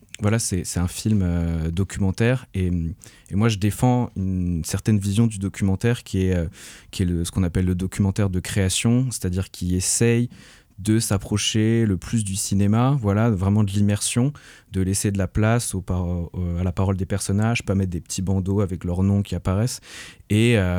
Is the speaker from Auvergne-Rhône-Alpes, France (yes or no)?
no; Douarnenez, Brittany, France; j'ai grandi à Douarnenez, donc c'est pas tout à fait la même chose que Brest, mais c'est quand même deux villes portuaires et ouvrières à la base.